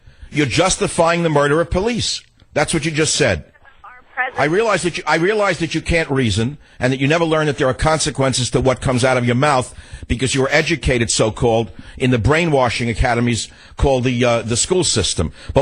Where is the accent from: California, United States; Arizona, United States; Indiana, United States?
California, United States; San Francisco; Line three, Vanessa, on my hometown of San Francisco, takes umbrage with me.